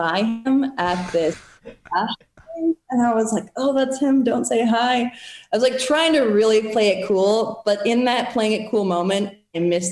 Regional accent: Minnesota, United States; I'm from just south of Minneapolis. I grew up on a little hill called Buck Hill.

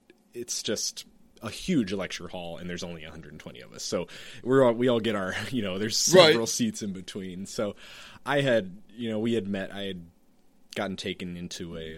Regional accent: Maryland, United States; now in Baltimore, United States; I had to practice saying Baltimore. yeah, because, again, I'm from Montgomery County, so, you know. It was far enough away.

